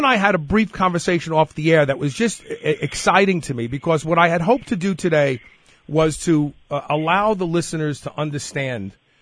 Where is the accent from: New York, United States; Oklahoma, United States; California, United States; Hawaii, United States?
New York, United States; Brooklyn; I come from Brooklyn. We had a lot of Russian people, a lot of Ukrainian people there.